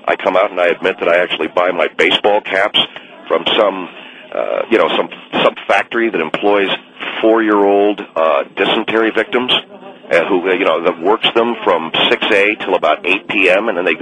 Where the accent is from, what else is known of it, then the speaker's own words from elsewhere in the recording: San Marino, California, United States; I'm from San Marino, California, which is...